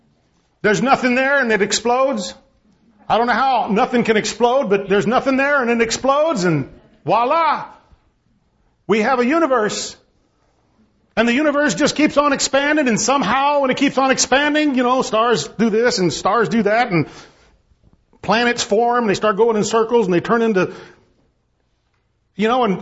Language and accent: English; San Antonio, Texas, United States; And of course, I'm not used to snow because I'm from San Antonio, and if it snows, it's a big deal, you know.